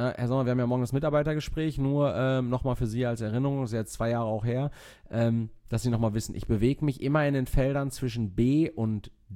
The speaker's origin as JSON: {"language": "German", "country": "Germany", "tie": "born there", "said": "Also ich bin in Deutschland geboren."}